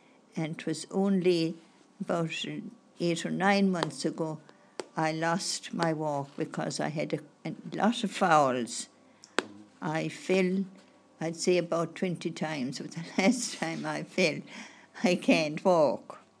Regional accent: County Clare, Ireland; And I'm from County Clare. I'm not far out. I'm only 4 miles from Limerick. But I'm Clare.

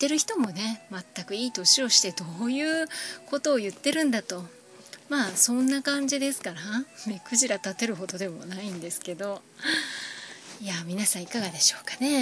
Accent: Kyushu, Japan; 私も九州出身で

